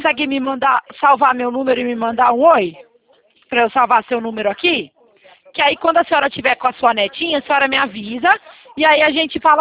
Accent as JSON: {"language": "Portuguese", "region": "São Paulo", "country": "Brazil", "said": "eu sou daqui de São Paulo"}